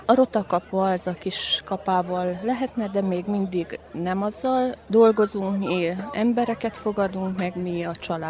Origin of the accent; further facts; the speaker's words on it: Kisgalambfalva, Harghita, Romania; Kisgalambfalváról jöttem, és levendula termelő vagyok.